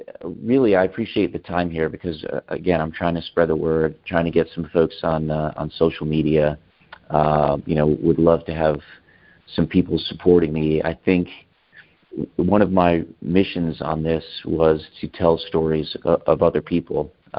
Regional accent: Florida, United States; I am a Rays fan, born and raised in Florida, so the Tampa Bay Rays are my team. Lived in St. Pete for a while

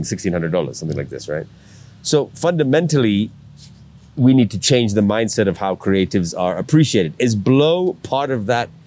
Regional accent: Kenya; let's use Kenya as an example because we are here and we're Kenyan, okay?

